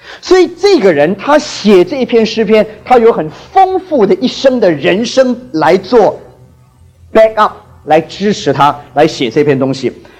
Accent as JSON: {"language": "Chinese", "region": "Guangdong", "country": "China", "tie": "born or raised there", "second_language": "Chinese", "said": "大概我认为觉得我自认为讲的最流利的是台语，是台语，比我自己的家乡话，这个广东家乡话讲的还要流利"}